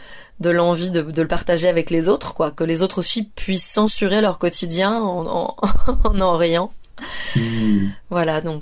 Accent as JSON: {"language": "French", "town": "Calvi", "region": "Corsica", "country": "France", "tie": "born or raised there", "said": "c'est là où j'ai grandi, c'est Calvi. C'est la baie de Calvi le matin"}